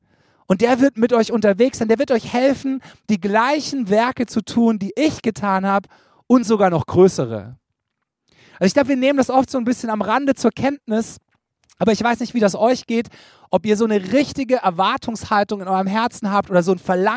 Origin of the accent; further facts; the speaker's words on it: Karlsruhe, Baden-Württemberg, Germany; Und ich komme aus Karlsruhe.